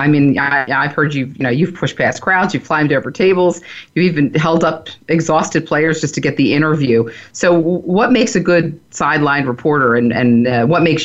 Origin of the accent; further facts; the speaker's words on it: Philadelphia, Pennsylvania, United States; I grew up in Philadelphia with three brothers